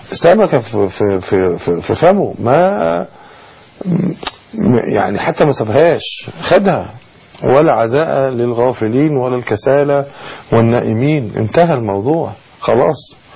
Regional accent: Egypt

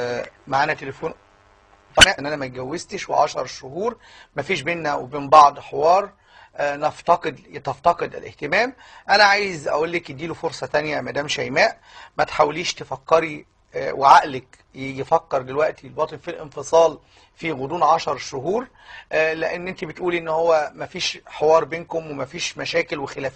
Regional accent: Upper Egypt, Egypt; دايما في الاقاليم وعندنا في الصعيد وفي كل الاماكن

